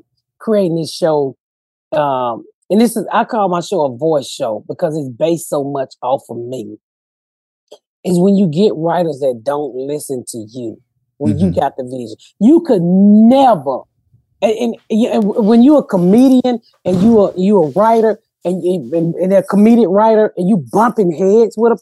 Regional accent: Georgia, United States; I can't say that. I'm from Georgia. I say screep. I say shrimp.

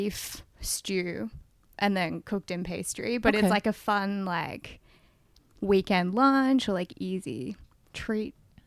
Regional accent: Melbourne, Victoria, Australia; I'm from Melbourne, and I love food because I grew up there.

